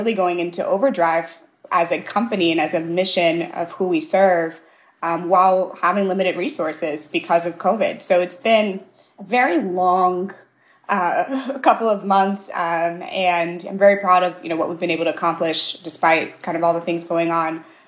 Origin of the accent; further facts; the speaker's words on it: St. Louis, Missouri, United States; My experience growing up in St. Louis isn't the same experience as someone who grew up as a first generation, second generation Nigerian American.